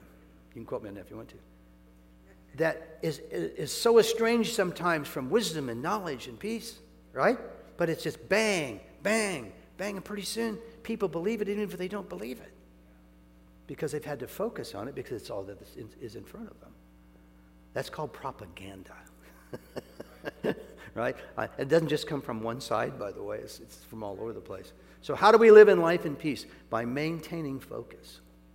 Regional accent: Iowa, United States; I'm from Iowa, for heaven's sakes.

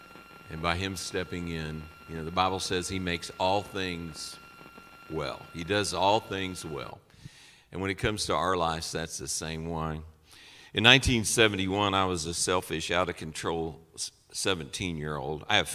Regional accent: Liberty, United States; I was at a restaurant in Liberty, which is my hometown.

